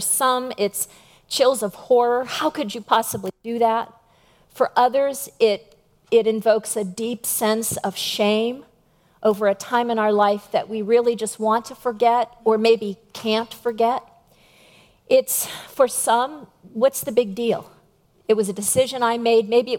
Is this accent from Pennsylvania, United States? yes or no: yes; Pittsburgh, Pennsylvania, United States; moved away as an adult; Bill and I moved here from Pittsburgh 2.5 years ago, so I hope you won't hold that against me. But what I will tell you is that we absolutely love it here. Bill returned home to Virginia, and for me, it's the first time I've ever lived anywhere but Pittsburgh.